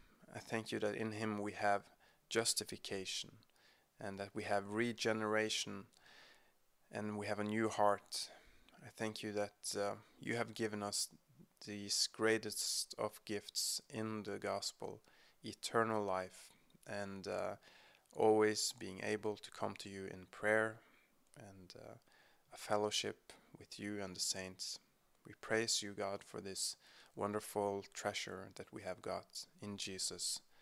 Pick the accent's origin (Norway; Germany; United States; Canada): Norway; English is a second language; from Norway. I'm a pastor in a small church here on the west coast.